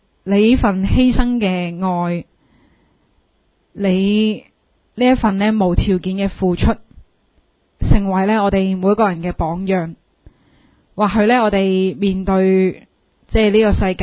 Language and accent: Cantonese; Hong Kong; 我们作为香港人应该要去做的事